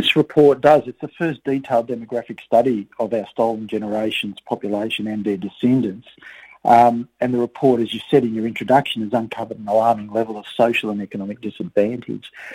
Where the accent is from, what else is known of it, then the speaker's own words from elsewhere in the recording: Perth, Western Australia, Australia; moved away as an adult; I grew up in Western Australia on Noongar Boodja. So, my father was from WA, and we were, the family moved there very early on in my life, and so I spent my, did all my schooling in Western Australia, went to university, but left WA, left Perth in 1996